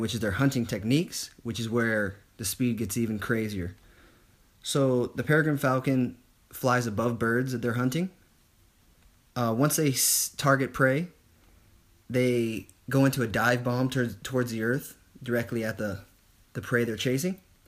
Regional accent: California, United States; Honestly, I'm from California, and I had no idea what our state bird was before I looked it up.

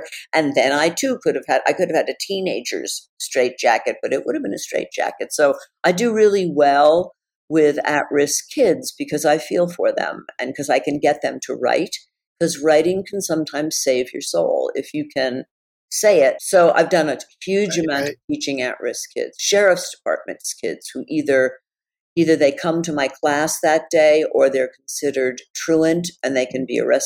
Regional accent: New York City, New York, United States; I am from New York City. I know what to be afraid

